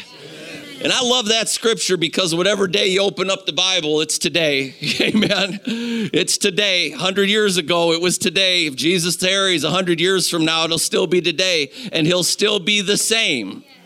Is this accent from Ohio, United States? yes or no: yes; Cleveland, Ohio, United States; from Cleveland, Ohio, evangelist.